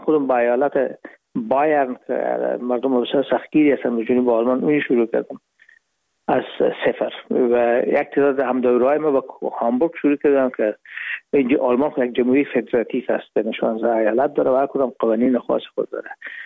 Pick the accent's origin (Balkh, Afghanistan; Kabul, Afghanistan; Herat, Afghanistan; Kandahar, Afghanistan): Herat, Afghanistan; moved away as an adult; now in Hamburg, Germany; از هرات از طریق زمینی داخل مرز ایران شدیم، از مرز ایران گذاشتیم و داخل پاکستان و از پاکستان دو قاچقی آمدیم با آلمان.